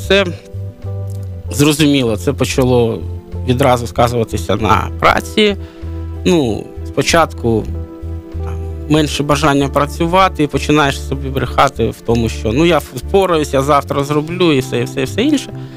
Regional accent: Donetsk, Donetsk Oblast, Ukraine; moved away as an adult; now in Kyiv, Ukraine; Я приїхав до Києва після того, і сам я з Донецьку. Я корінний дончанин і вирос в Донецьку, мешкав в Донецьку, і приїхав до Києва, коли почалась, ну, так би мовити, окупація вже Донбасу, коли в 14-му році пройшли ці події.

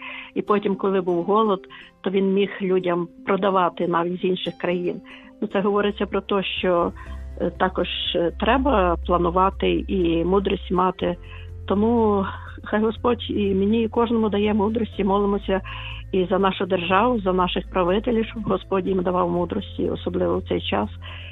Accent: Lviv, Lviv Oblast, Ukraine; Вітаю, я зі Львова

